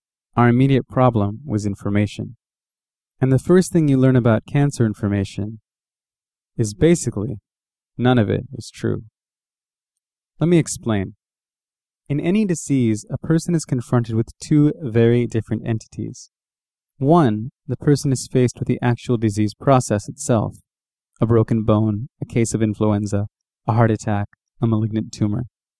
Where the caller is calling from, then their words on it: Monrovia, Montserrado, Liberia; I'm checking in from Congo Town Beach on the outskirts of Monrovia, the capital of Liberia in West Africa